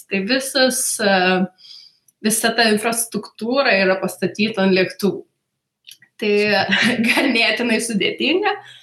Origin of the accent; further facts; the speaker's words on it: Prienai, Kaunas County, Lithuania; Aš kilus iš Prienų.